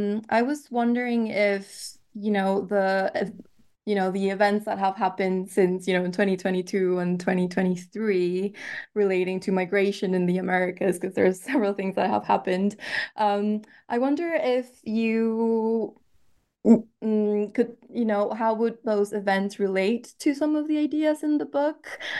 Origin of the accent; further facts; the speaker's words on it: Mexico; English is a second language; that I'm from Mexico